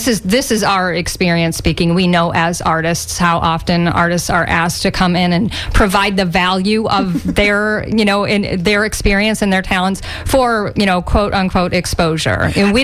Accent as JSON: {"language": "English", "region": "Florida", "country": "United States", "tie": "born or raised there", "said": "And to us, that is growing up in Florida, knowing, you know, it's hot in the summer."}